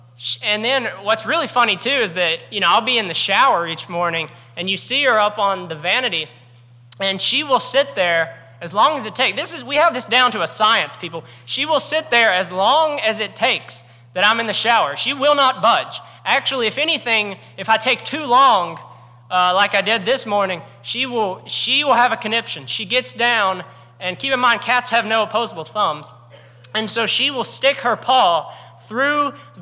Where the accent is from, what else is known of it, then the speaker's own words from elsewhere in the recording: Florence, Alabama, United States; I'm from Florence, Alabama. If you don't know where that is, if you know where Muscle Shoals is, it's kind of close.